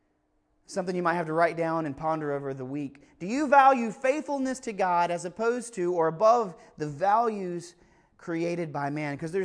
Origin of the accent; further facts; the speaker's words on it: Kill Devil Hills, North Carolina, United States; "In your city, I'm from Kill Devil Hills." I'm like, "Excuse me? Kill Devil Hills."